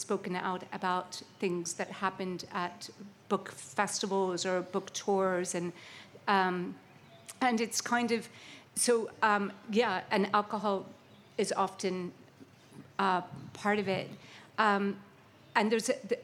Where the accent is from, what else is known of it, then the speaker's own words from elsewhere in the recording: Ireland; Because I'm Irish.